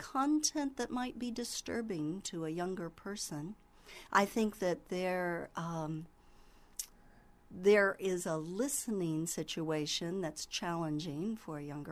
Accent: Indiana, United States; we have in the past, but this year it turns out that we're all from Monroe County.

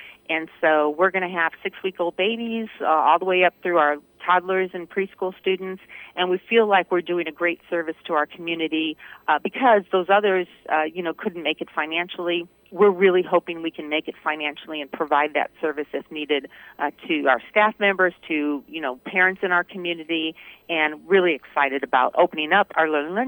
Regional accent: Indiana, United States; Well, you know, growing up in Indiana, I always tell people, I remember being a child, you know, just waiting for a snow day, right?

